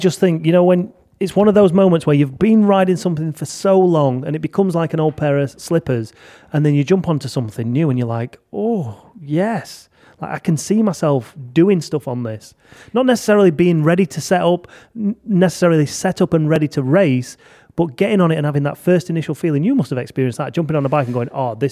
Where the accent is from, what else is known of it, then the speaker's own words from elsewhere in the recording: Yorkshire and the Humber, United Kingdom; I'm a Yorkshireman.